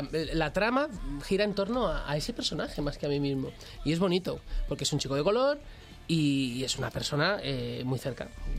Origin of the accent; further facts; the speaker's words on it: Teruel, Aragon, Spain; hola, es que … vengo de Teruel